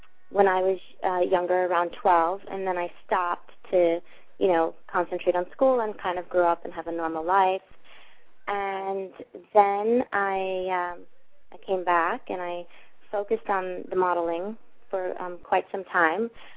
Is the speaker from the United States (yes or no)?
yes; New York, United States; Okay, I'm from New York originally.